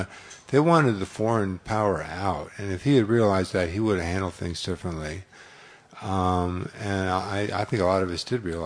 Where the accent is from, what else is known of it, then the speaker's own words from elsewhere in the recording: United States; Yeah, we're not in a position to say that this intervention will fix things because we're American and we know what we're doing